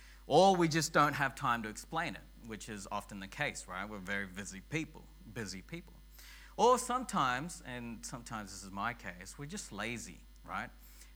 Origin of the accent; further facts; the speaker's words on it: Sydney, New South Wales, Australia; I grew up in Sydney. We went to Wollongong a lot.